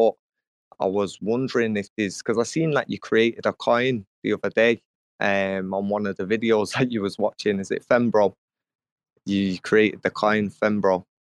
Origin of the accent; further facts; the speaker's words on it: Manchester, North West England, United Kingdom; Manchester. I'm from Manchester.